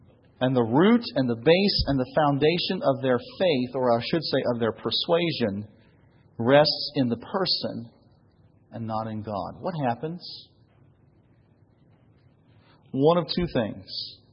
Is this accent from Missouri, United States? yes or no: yes; Kansas City, Missouri, United States; I had the unsettling opportunity to talk with my former youth pastor, where I grew up in Kansas City